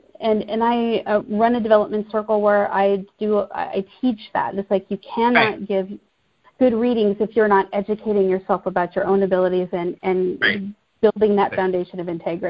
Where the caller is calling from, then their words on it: Lincoln, Nebraska, United States; I'm calling from Nebraska. I live in Lincoln, Nebraska.